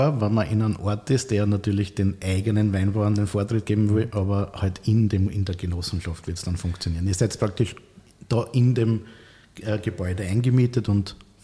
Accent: Lower Austria, Austria; wir sind ja aus der Achse der Weingegenden. Wir sind aus dem Carnuntum eigentlich

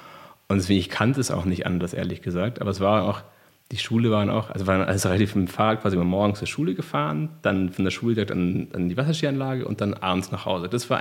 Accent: Immenstadt, Bavaria, Germany; ich bin aus dem Allgäu, Immenstadt, Sonthofen kennt man vielleicht.

